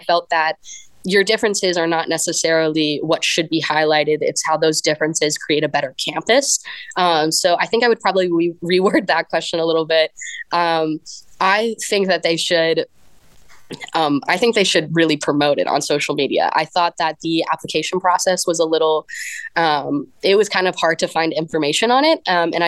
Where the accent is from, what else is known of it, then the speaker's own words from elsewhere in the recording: Mobile, Alabama, United States; major with a minor in philosophy and political science on the pre-law track, and I'm from Mobile, Alabama.